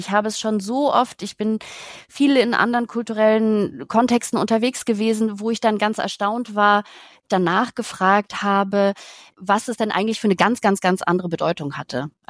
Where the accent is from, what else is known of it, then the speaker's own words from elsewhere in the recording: Bavaria, Germany; ich bin ursprünglich in Bayern aufgewachsen, ich habe in Österreich zum Teil studiert